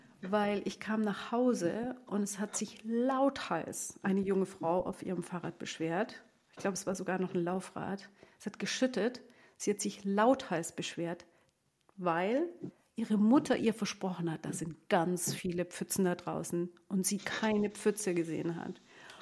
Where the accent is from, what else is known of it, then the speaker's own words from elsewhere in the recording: Bavaria, Germany; Also ich komme aus dem Allgäu, in die Stadt waren es 10 Kilometer.